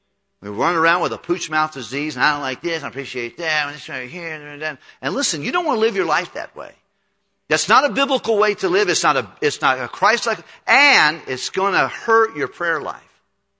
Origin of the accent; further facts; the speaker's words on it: United States; it's embarrassing, quite frankly, as an American